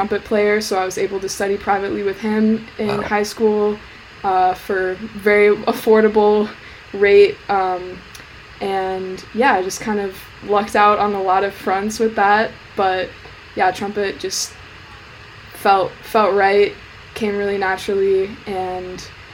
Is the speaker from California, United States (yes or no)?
no; Minnesota, United States; I grew up in Minnesota, actually.